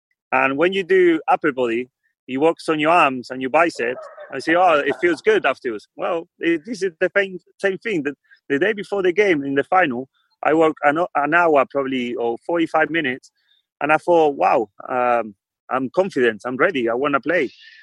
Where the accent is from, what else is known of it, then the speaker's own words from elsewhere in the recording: Mar del Plata, Buenos Aires Province, Argentina; English is a second language; I'm from Mar del Plata. It's a lovely seaside city.